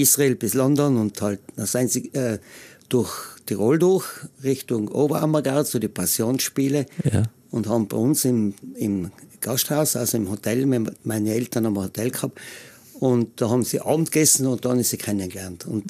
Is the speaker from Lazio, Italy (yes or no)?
no; Trentino-Alto Adige, Italy; also born or lived in Styria, Austria; nachher bin ich natürlich stolz, dass ich ein Ultner bin. Mhm. Weil ich bin ja interessanterweise in der Steiermark geboren.